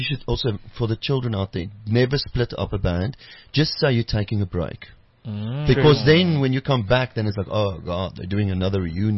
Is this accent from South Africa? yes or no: yes; Worcester, Western Cape, South Africa; that's where I grew up in Worcester, the Aanblomstraat 13.